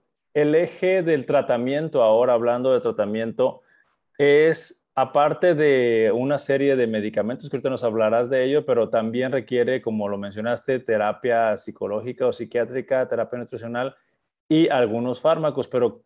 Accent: Mexico; todavía en nuestra evolución o en nuestra cultura como mexicanos

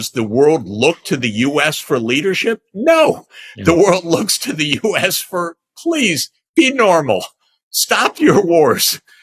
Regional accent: Detroit, Michigan, United States; I can tell you growing up in Detroit, Michigan, I didn't learn a lot of global history or global geography.

